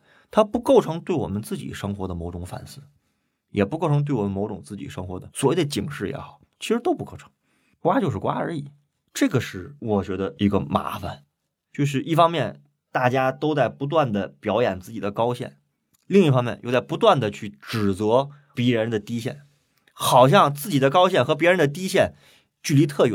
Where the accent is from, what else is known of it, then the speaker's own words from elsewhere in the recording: China; 我们中国人有古话，人无完人嘛